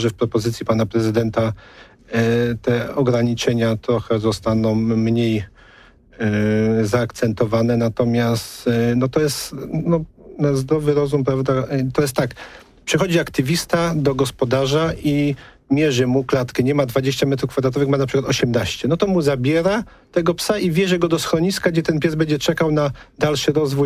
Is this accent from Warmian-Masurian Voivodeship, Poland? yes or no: no; Greater Poland Voivodeship, Poland; Natomiast ja sam pochodzę z małej miejscowości pod Witkowem